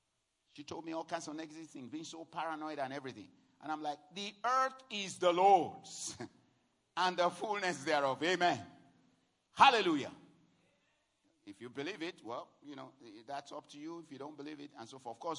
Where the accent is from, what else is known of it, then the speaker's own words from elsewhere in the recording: Nigeria; I'm a Nigerian. You know, so I believe God for my country.